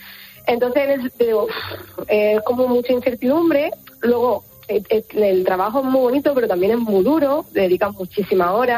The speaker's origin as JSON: {"language": "Spanish", "town": "Antequera", "region": "Andalusia", "country": "Spain", "said": "No soy de Almería, soy de Antequera."}